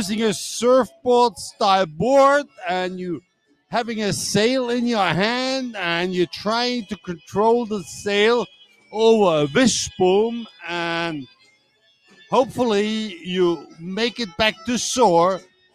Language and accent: English; Germany; English is a second language; now in Cabarete, Dominican Republic; I'm from Germany, and I'm here since 1993